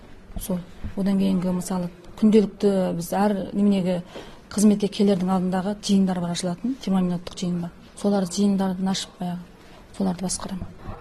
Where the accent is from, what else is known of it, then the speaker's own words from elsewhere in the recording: Kengqoqy, Xinjiang, China; also born or lived in Urumqi; бұрынғы туған ауылым Кеңқоқы қалашығы. Одан артынан кейін той жасағаннан кейін осы сауының тауына тиға келдім.